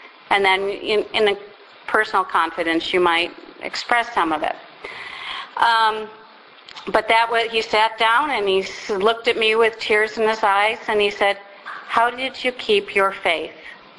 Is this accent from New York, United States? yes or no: yes; Buffalo, New York, United States; as a child I grew up outside of Buffalo, New York, near Niagara Falls.